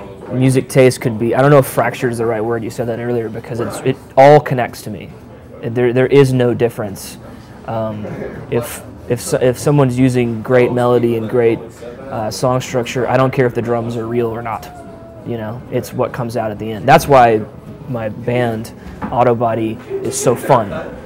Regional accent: Texas, United States; Well, we're both from Texas.

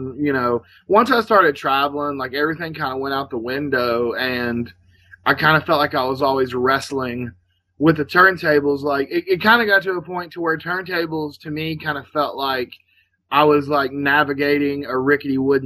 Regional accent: Owensboro, Kentucky, United States; moved away as an adult; now in Nashville, United States; No, I'm from Owensboro, Kentucky. It's about 2 hours north of Nashville, so it's not like I crossed a great cultural divide when I moved to Nashville

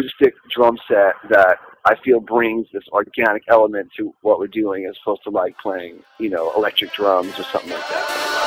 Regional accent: New York, United States; we're not from Denver, we're not from California, we're from New York, and this is the sound we grew up

